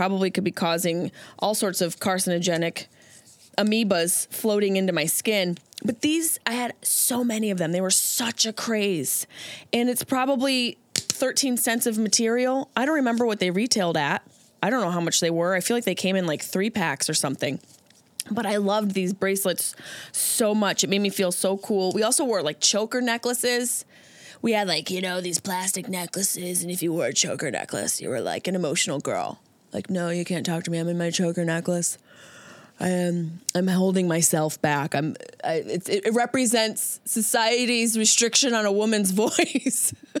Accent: Niagara Falls, Ontario, Canada; I grew up in Niagara Falls, Canada side. Had a lot of upstate New York friends.

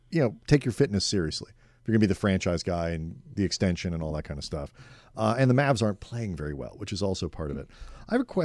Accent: St. Louis, Missouri, United States; I grew up in St. Louis, Cardinal fan, all that kind of stuff.

